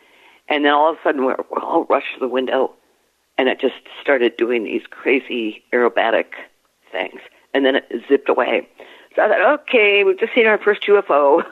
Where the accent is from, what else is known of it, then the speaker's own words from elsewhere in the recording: Venezuela; now in United States; I grew up in Venezuela, and there were some haunted places in Caracas.